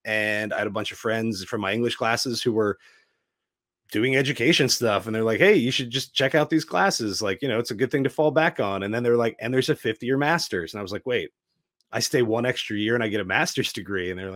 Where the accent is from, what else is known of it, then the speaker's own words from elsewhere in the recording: Pennsylvania, United States; So I grew up in Pennsylvania, and I mean, I would hesitate to say like that's a beer I grew up on